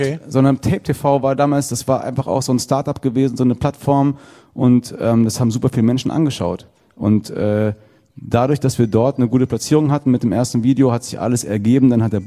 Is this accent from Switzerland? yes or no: no; Giessen, Hesse, Germany; now in Cologne, Germany; Wir kommen aus Gießen, wie gerade schon gesagt, und aus Marburg einer.